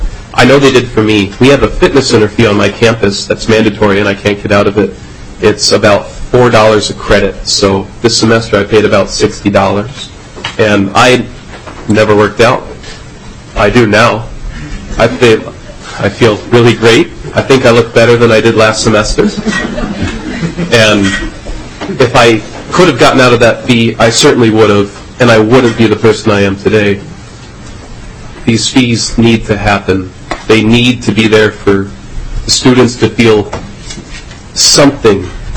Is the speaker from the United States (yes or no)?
yes; Holly, Minnesota, United States; I am from Holly, Minnesota, and I go to M-State Moorhead.